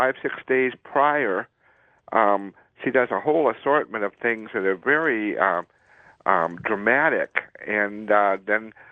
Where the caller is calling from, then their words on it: Benson, Arizona, United States; Thank you. I'm from Benson, Arizona.